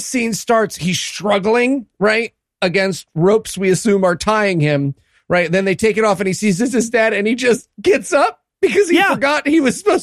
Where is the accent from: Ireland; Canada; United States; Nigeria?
Ireland; I mention that I'm Irish?